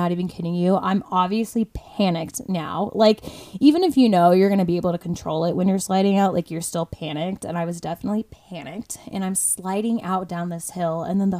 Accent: Florida, United States; moved away as an adult; now in Colorado, United States; I'm from Florida, so obviously I'm not used to driving in like the snow and the rain. And I've been in Colorado 4 years, so I probably should stop saying I'm from Florida.

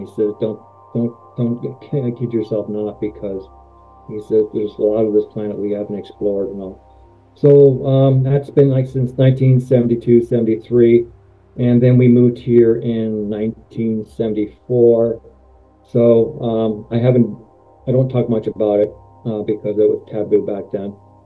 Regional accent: California, United States; When I was growing up in California, I've heard about Bigfoot back in 1972, 73.

